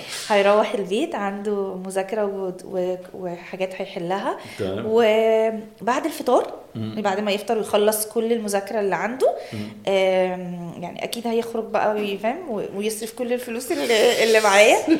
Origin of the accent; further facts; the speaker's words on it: Egypt; يعني الاكل محور حياتنا كمصريين، ليه جزء كبير من حياتنا